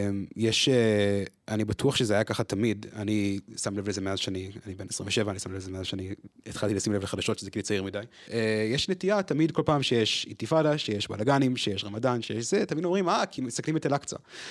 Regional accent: Jerusalem, Jerusalem District, Israel; אני גדלתי ביר דוד וגרנו שם, אז זו הכוונה ששנינו גדלנו גם בסביבה הערבית

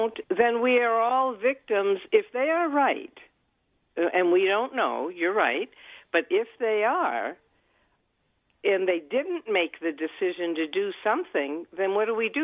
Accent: Denver, Colorado, United States; I grew up in Denver, but I found your restaurant, station

